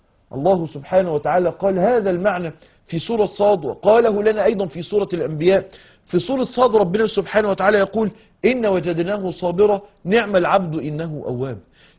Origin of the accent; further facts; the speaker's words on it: Mansoura, Dakahlia, Egypt; عندنا في المنصورة